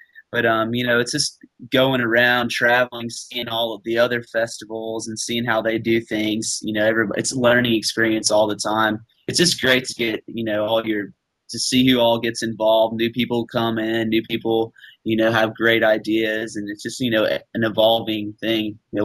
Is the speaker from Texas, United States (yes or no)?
no; Tennessee, United States; Yeah, well, I'm from East Tennessee, so I grew up on a lot of Southern rock.